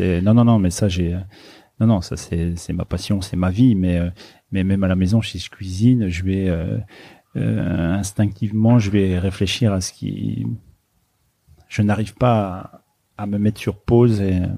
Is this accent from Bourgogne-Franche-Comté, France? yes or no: yes; Bourgogne-Franche-Comté, France; Je viens d'un petit village de Haute-Saône qui s'appelle Neuré-les-Lanmy. Il y a 200 habitants, donc j'ai toujours grandi dans cet univers naturel, enfin en plein cœur de la nature.